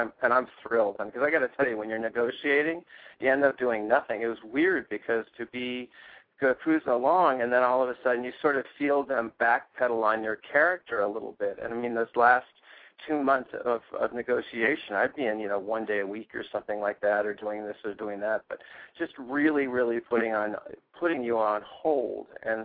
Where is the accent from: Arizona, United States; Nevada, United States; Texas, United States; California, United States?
California, United States; It reminds me of growing up in California and watching shows like Bowling for Dollars